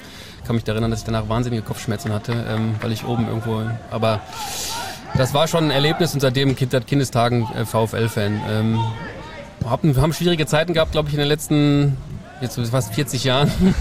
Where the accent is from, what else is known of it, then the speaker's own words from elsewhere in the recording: Sprockhövel, North Rhine-Westphalia, Germany; er kommt aus Velbert, ich komme aus Sprockhövel, beziehungsweise bin in Sprockhövel aufgewachsen.